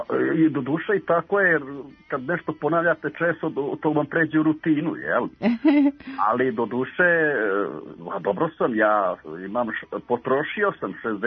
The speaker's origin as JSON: {"language": "Serbian", "country": "Bosnia & Herzegovina", "said": "Ja sam Bosanac"}